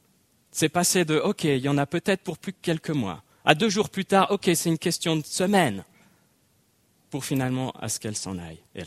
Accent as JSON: {"language": "French", "town": "Sierre", "region": "Valais", "country": "Switzerland", "tie": "born or raised there", "lives_now": "Geneva, Switzerland", "said": "Je suis né en Valais à Sierre, dans cette ville qui est la plus ensoleillée de Suisse. Et puis, ben oui, j'ai grandi mon enfance là-bas et je suis arrivé ici à Genève, où finalement j'ai vécu la plus grande partie de ma vie à Genève."}